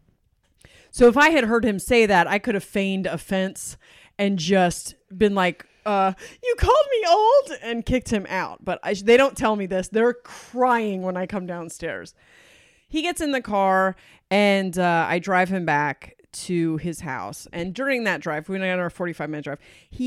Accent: Delaware, United States; I'm from Delaware. People in Delaware know.

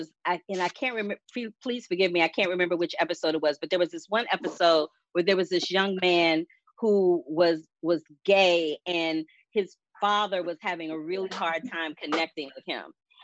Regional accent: St. Louis, Missouri, United States; when I was growing up in St. Louis, Missouri

